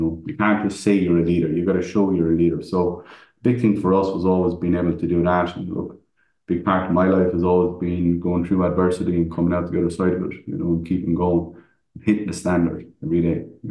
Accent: Ireland; because I'm Irish. We talk a lot of shit, and we muddy the water, as we say.

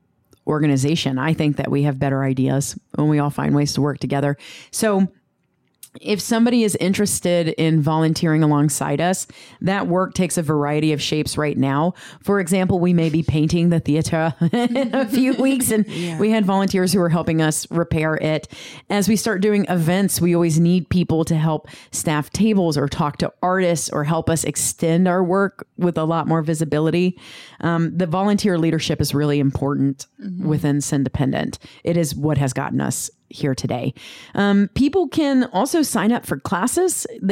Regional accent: Texas, United States; now in Cincinnati, United States; I'm from Texas.

